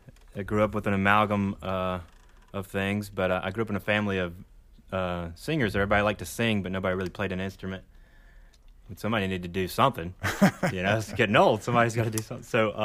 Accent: Mississippi, United States; now in Nashville, United States; even when I moved to Nashville after growing up in Mississippi

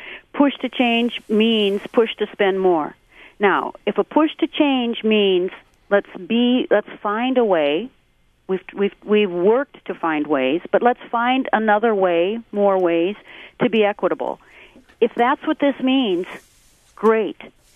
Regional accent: United States; I guess I could say, as an American, interested to see the actions of Congressman Obie.

